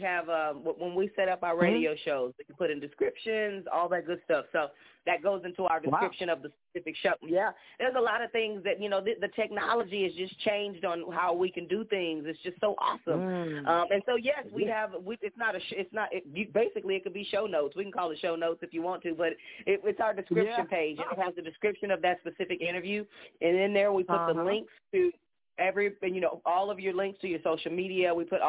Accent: Fort Worth, Texas, United States; Oh, I'm from Fort Worth. I'm in Fort Worth all the time.

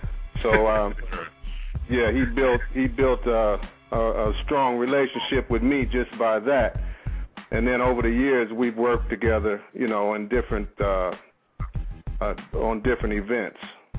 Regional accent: Detroit, Michigan, United States; I'm originally from Detroit

